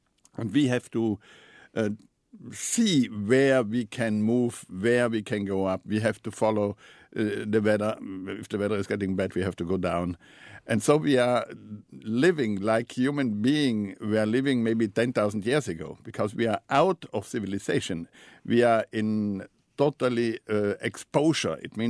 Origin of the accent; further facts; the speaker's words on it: Trentino-Alto Adige, Italy; I grew up in the Dolomites, in one of the most beautiful groups of the Dolomites, in the Geislerspitzen, in German. In Italian, because it's an Italian-German community there. I am part of the German-speaking Italian north of Italy, of South Tyrol.